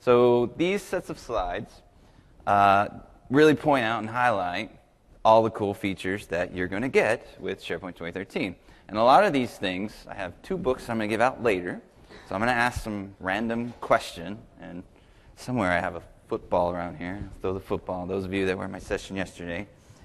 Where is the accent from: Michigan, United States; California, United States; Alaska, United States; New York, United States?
California, United States; San Diego; I'll just say I am from San Diego. So like I can literally drive home once everything's done.